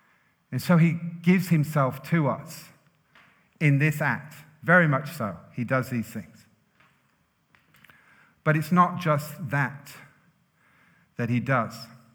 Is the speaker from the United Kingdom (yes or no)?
yes; England, United Kingdom; Whether it's having chocolate fingers and a cup of tea, because we're from England.